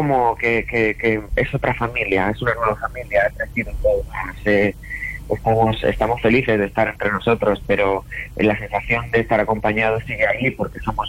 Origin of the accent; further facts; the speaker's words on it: Region of Murcia, Spain; now in Madrid, Spain; Pues no tengo tanto la oportunidad de ir a mi tierra natal porque estoy como a 4 horas de Madrid, y uh-huh, la verdad que es en Murcia